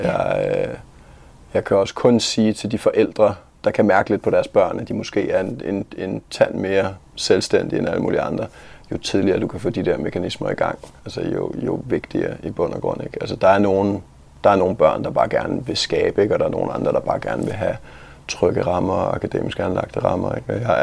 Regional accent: Svaneke, Capital Region of Denmark, Denmark; Jeg er født og opvokset på Bornholm. Kommer fra en lille by, der hedder Svaneke

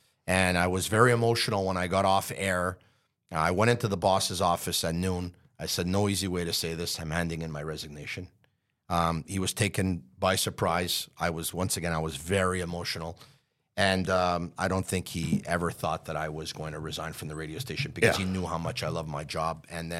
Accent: Montreal, Quebec, Canada; I grew up in Montreal.

